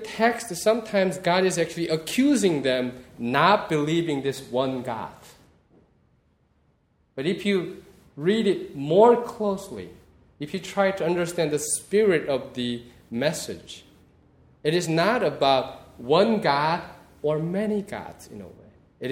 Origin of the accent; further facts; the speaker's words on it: South Korea; That's the message I heard when I was growing up in Presbyterian Church in South Korea, that everybody outside our church are damned, but we are okay because we're all saved.